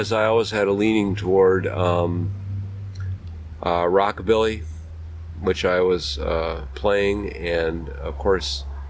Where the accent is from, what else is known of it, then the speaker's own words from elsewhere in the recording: Appleton, Wisconsin, United States; I felt that I had to conceal my Judaism when I was growing up in Appleton.